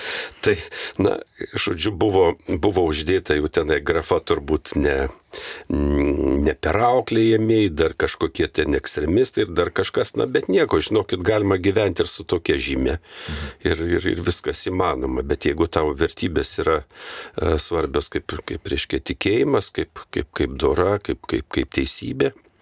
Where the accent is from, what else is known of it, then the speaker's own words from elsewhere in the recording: Anykščiai, Utena County, Lithuania; Augau Anykščiuose, miestelį nedideliam, bet gražiam